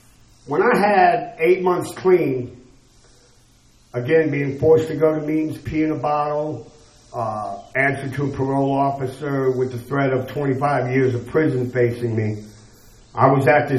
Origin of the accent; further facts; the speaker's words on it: Virginia, United States; I'm from Tidewater, and some of the old drinkers and users down there remember a place called, it just escaped me. It's in Ocean View.